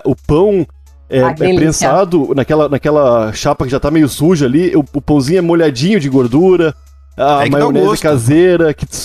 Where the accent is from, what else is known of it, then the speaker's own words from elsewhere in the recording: Rio Grande do Sul, Brazil; Eu posso falar mal de gaúcho, eu sou gaúcho, né?